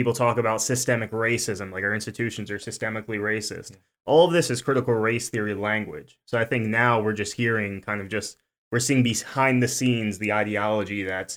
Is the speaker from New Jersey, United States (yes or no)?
yes; New Jersey, United States; So I grew up in, born and raised in New Jersey. So I'm a Northerner. I apologize to my Kentuckians, but born and raised in New Jersey.